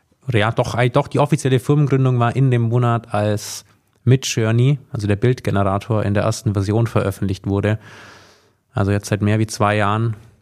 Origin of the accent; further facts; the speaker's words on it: Bavaria, Germany; now in Stuttgart, Germany; Ursprünglich mal aus dem Allgäu tatsächlich, ist jetzt 29 Jahre her, südlichster Landkreis von Deutschland, und ich bin dann irgendwann fürs Studium nach Stuttgart